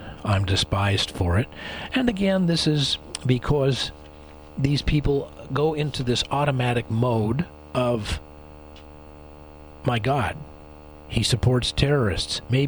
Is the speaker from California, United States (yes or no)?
yes; California, United States; I was born and raised in California here, and I grew up in the Lutheran Church because my father and his family, all from Jerusalem